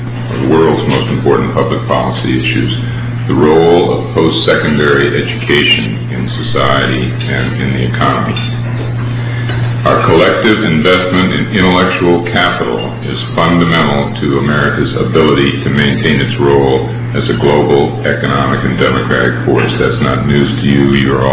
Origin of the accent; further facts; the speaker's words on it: Hinsdale, Illinois, United States; the town that, for a while anyway, that I grew up in Hinsdale, Illinois